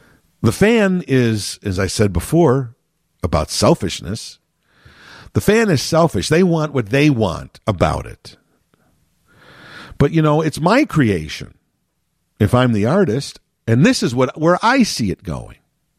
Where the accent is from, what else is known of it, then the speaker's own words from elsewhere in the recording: Chicago, Illinois, United States; And I bring this up because I'm from Chicago